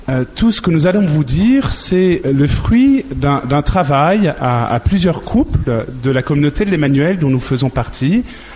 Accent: Lille, Hauts-de-France, France; Si nous avons une étiquette bleue, c'est que nous venons du nord de la France, donc de Lille.

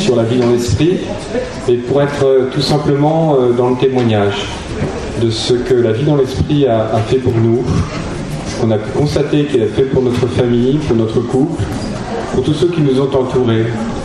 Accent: Nantes, Pays de la Loire, France; je suis nantais, je suis dans l'administration sanitaire, vous savez c'est un lieu d'évangélisation. Hein. Aïe, ok, il y en a qui partagent. J'ai 56 ans

